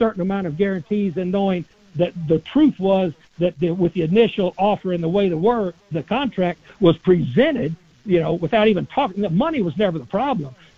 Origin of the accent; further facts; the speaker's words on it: Texas, United States; You know, I grew up in West Texas, and my grandmother always told me when I left the house, just remember … there's no right way to do the wrong thing.